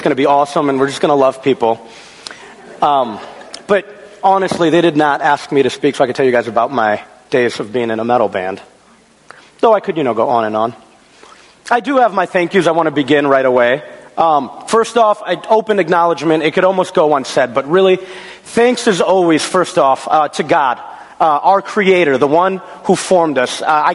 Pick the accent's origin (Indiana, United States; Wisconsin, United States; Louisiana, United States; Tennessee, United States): Wisconsin, United States; I must now turn my attention to the great state of Wisconsin, my home state, the great state.